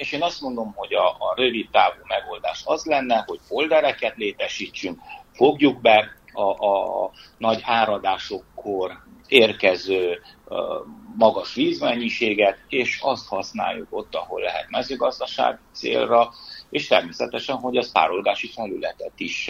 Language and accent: Hungarian; Luduș, Mureș County, Romania; én Marosludason születtem amúgy, és a csíki telek lassan-lassan hasonlítanak a gyerekkori mezőségi telekhez.